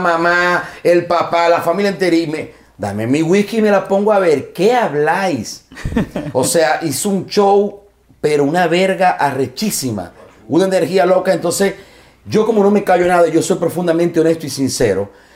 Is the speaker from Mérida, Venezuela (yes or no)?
no; Maracaibo, Zulia, Venezuela; porque soy un maracucho refinado.